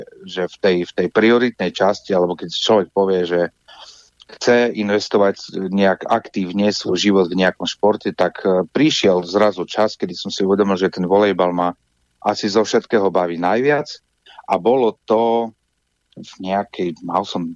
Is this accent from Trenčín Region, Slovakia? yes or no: no; Prešov, Prešov Region, Slovakia; v rámci východného Slovenska, lebo ja som z Prešova konkrétne